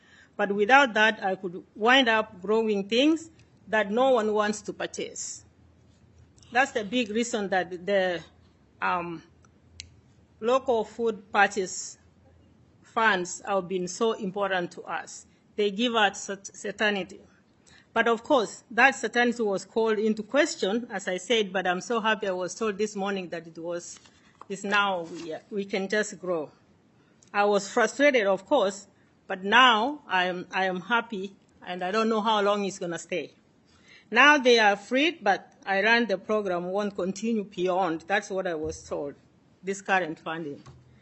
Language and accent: English; Kenya; now in Minnesota, United States; my farming experience here in Minnesota. I can say a little bit about me. I came from Kenya in 1999.